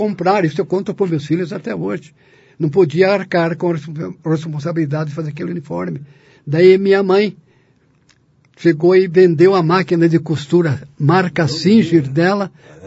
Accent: Brazil; Eu sou católico, apostólico e não romano. Sou brasileiro.

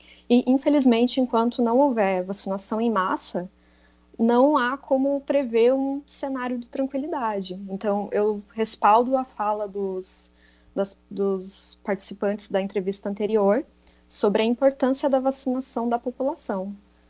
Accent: Canoinhas, Santa Catarina, Brazil; eu sou de Canoinhas, minha família é toda daqui, eu estudei a minha vida toda em Canoinhas, em escola pública.

